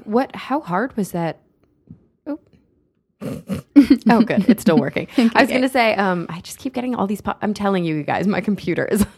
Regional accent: Texas, United States; I think maybe because I grew up in Texas, that's just not a thing.

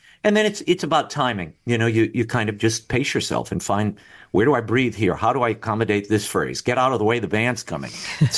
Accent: New Orleans, Louisiana, United States; I grew up in New Orleans. I still live in New Orleans. And I went to a high school of performing arts here.

